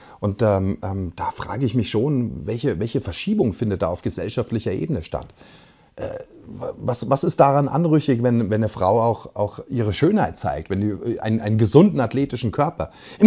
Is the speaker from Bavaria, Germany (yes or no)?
yes; Bavaria, Germany; ich weiß, ich komme aus Bayern und hat sich diese Debatte bis in die 70er, 80er reingezogen.